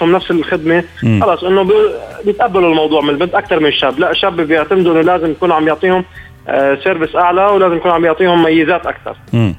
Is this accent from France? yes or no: no; Lebanon; او بحكي خاصه عندنا في لبنان يعني لانه في محسوبيات كثير ووسائط